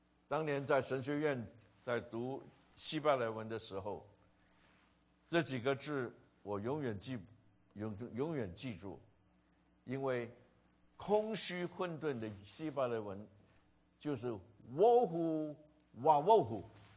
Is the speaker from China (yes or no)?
yes; China; 虽然我们中国人的哲理里面希望能够难得糊涂